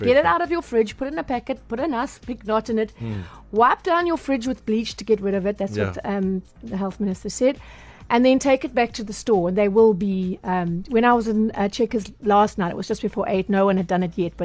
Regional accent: South Africa; I suppose we as South African consumers should be grateful

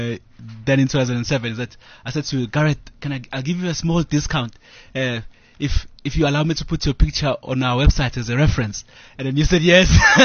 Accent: Ndwedwe, KwaZulu-Natal, South Africa; it really stems from my growing up in Ndwedwe. Ndwedwe is not far from Kingshaka Airport.

